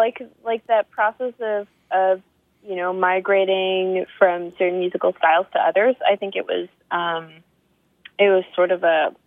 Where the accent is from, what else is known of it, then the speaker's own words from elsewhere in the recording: Canada; And so I started thinking again about being a Canadian and what does that mean?